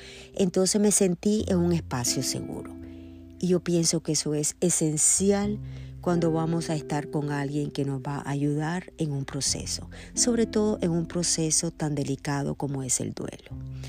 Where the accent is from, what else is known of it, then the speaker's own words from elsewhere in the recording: Nicaragua; moved away as an adult; now in Miami, United States; Él fue un hombre muy conocido en mi país, Nicaragua.